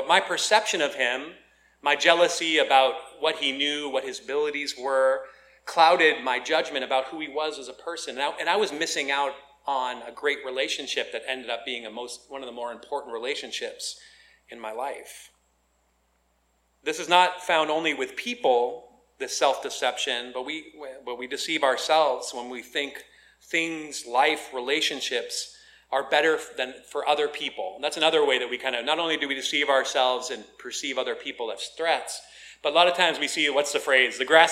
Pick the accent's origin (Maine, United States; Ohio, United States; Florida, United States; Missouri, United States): Maine, United States; He's about the tallest, you know, Dutch guy from Germany that I'd ever seen growing up in Maine.